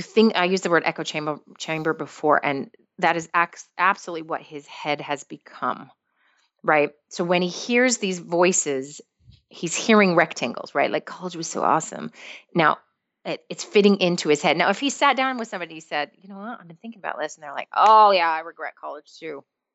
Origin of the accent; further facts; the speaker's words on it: United States; So maybe they seek me out because I'm American.